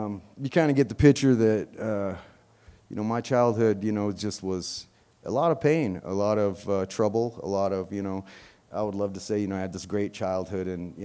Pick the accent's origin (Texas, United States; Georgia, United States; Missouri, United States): Texas, United States; because I grew up down in Texas, and we had Dairy King instead of Dairy Queen